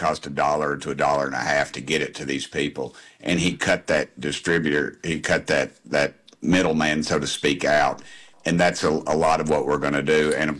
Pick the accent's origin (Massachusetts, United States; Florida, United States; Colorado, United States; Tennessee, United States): Tennessee, United States; my priorities as an American, as a Tennessean